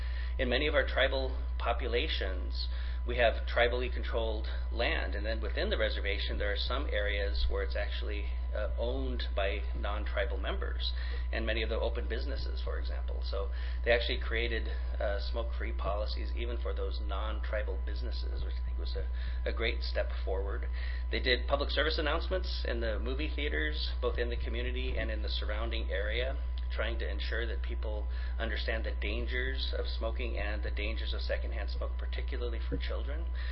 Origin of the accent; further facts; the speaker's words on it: Pine Ridge, South Dakota, United States; And where I'm actually from Pine Ridge, South Dakota, and we did some site visits to places where they were doing daycare for babies and young children.